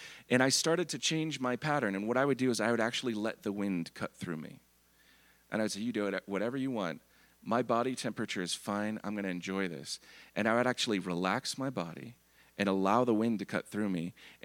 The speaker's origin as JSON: {"language": "English", "region": "Florida", "country": "United States", "also_born_or_lived": "Michigan", "moved": "yes", "said": "And when I was in high school, I loved the cold. because I came from Florida, humid, hot."}